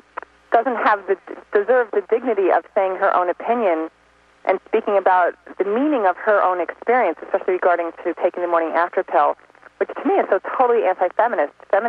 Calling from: New York, United States; I'm calling from New York.

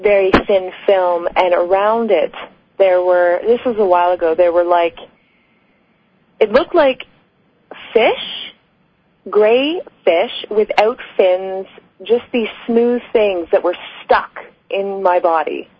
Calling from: Canada; I'm calling from Canada.

